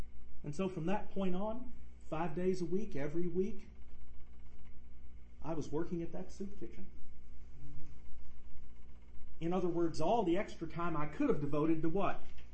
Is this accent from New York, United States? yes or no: no; Mississippi, United States; also born or lived in Arkansas; I grew up in Mississippi and Arkansas.